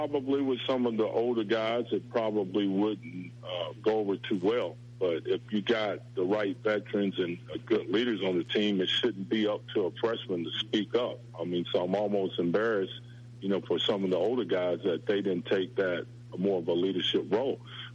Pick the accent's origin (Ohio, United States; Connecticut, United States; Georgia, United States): Georgia, United States; also born or lived in New York City; because I grew up in the Deep South in Georgia, which things were obviously a whole lot different for me growing up.